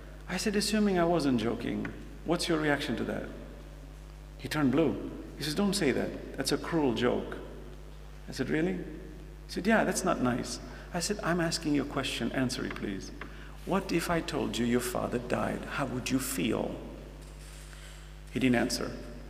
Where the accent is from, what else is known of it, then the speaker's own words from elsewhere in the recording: New York, United States; I grew up in America, in New York. My friends were non-Muslims. As a teenager, all my friends were non-Muslim.